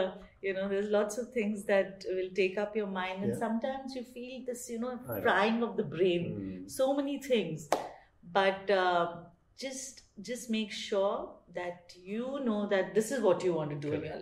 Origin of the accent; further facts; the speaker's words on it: Mumbai, Maharashtra, India; but I was from Mumbai. I had an urban life